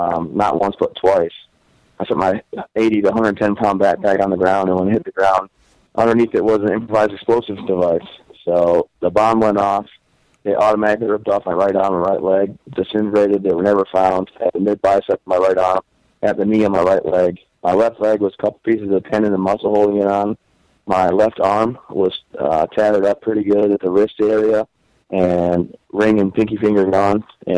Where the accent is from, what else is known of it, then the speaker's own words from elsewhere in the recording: Vassar, Michigan, United States; I'm from Vassar, Michigan. That's how I became a Lions fan. And I was born in 1987